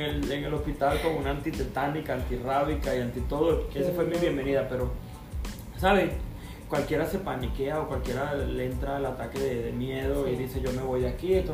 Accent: Guanare, Portuguesa, Venezuela; also born or lived in Cabimas / Acarigua; Yo nací en Cabima y desde pequeñito me llevaron a Guanare porque mi papá tenía farmacia y vivía en Guanare. De Guanare estudié toda mi primaria, de ahí nos mudamos a Carigua.

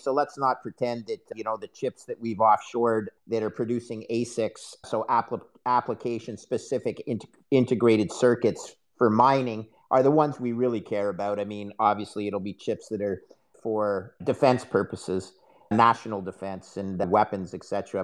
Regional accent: Canada; Now, I'm a Canadian. I don't really understand how your political system works.

